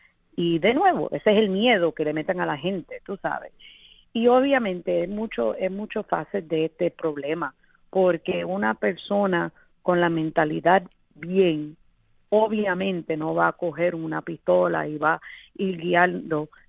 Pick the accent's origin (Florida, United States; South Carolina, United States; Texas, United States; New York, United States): New York, United States; me imagino que hay uno en español, pero como me crié aquí en Nueva York